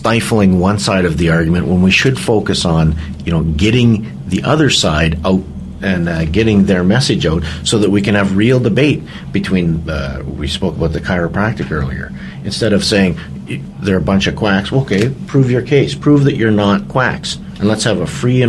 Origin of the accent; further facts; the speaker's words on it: Calgary, Alberta, Canada; But I'm from Calgary, so just about a month ago